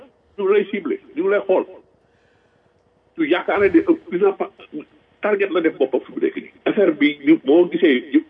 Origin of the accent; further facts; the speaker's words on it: Senegal; parce que nous sommes Sénégalais